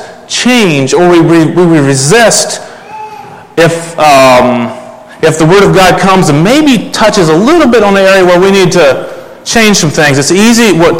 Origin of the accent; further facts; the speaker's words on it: Kentucky, United States; As was mentioned … I'm from Kentucky, and as I listened to the youth share, I realized that, I thought I had come north